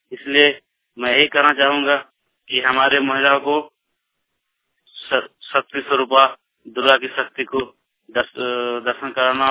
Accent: Udaipur, Jharkhand, India; मैं गोंद प्रखंड का रहने वाला हूं, उदयपुर गांव का और जिला धनबाद।

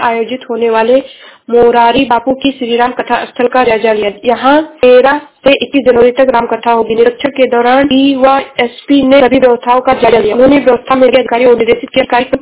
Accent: Uttar Pradesh, India; मैं जिला श्रावस्ती से हूँ।

